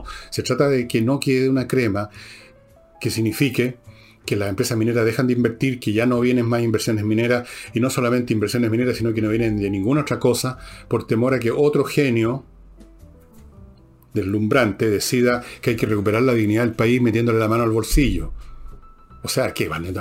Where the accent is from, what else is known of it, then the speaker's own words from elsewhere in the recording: Chile; Tengo mi vida hecha acá y soy chileno y quiero seguir en Chile y contribuir.